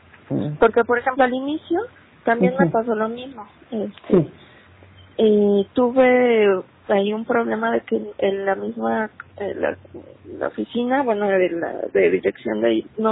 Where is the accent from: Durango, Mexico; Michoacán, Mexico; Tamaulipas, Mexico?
Durango, Mexico; born there; Pero yo nací en Durango.